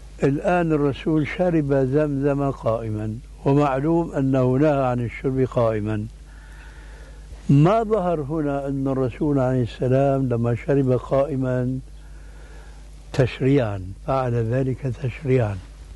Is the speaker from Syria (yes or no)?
yes; Syria; بسموه عندنا بالشام برزان